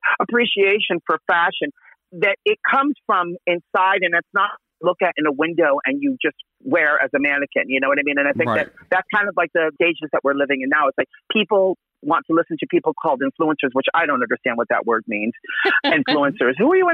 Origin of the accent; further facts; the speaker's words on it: Manhattan, New York, United States; Well, growing up in Manhattan, you know, I got to see all of the beautiful ups and downs of the city from the 70s to the 80s to the 90s.